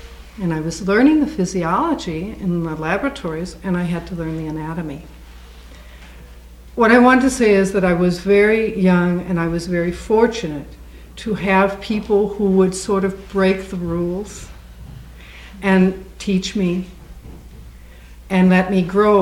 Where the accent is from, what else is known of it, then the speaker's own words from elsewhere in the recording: Minnesota, United States; So I was brought up in Minnesota. I was brought up in a Catholic home.